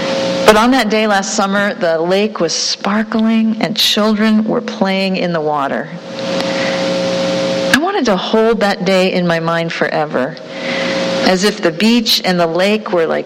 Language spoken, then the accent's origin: English; Ohio, United States; In my home state of Ohio